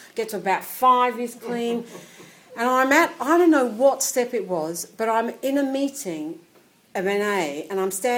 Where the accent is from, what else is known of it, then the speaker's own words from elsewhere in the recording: Melbourne, Victoria, Australia; I come from Melbourne, it's tiny.